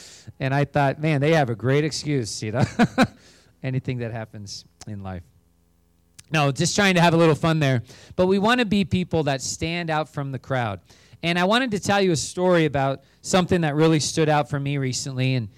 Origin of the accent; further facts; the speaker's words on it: Grand Island, Nebraska, United States; I'm from Grand Island. My kids go to Northwest, also Class B school.